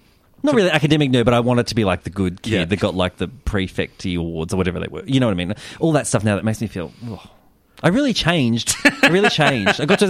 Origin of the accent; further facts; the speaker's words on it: Berwick, Victoria, Australia; I grew up in Melbourne.